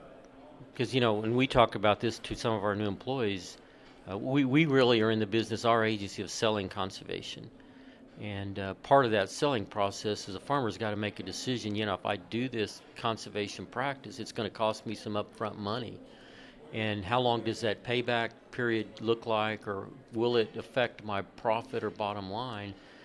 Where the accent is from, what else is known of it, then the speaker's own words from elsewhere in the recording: Oklahoma, United States; the state conservationist here in my home state